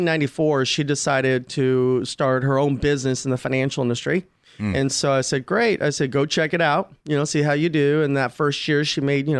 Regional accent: Glendale, California, United States; Yeah, I grew up in Glendale, California.

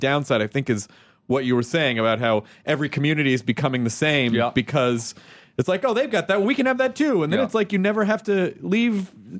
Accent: Tennessee, United States; also born or lived in Kentucky; I'm from the South. I mean, like I grew up in Tennessee, and I was born in Kentucky

